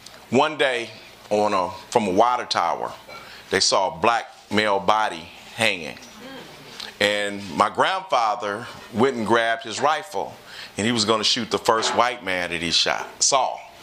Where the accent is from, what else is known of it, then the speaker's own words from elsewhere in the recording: Compton, California, United States; No, I grew up in Compton, California. Compton gets some love in D.C., okay. But I grew up in Compton.